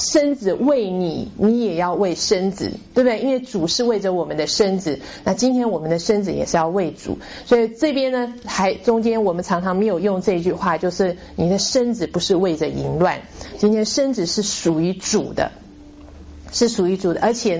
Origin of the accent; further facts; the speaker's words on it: China; 所以我们中国人原本是对家庭、对这个道德观念可能非常保守的